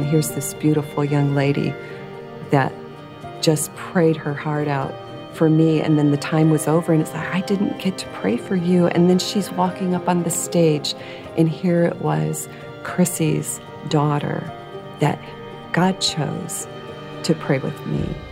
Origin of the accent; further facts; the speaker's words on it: Valparaiso, Indiana, United States; I'm from Valparaiso, Indiana.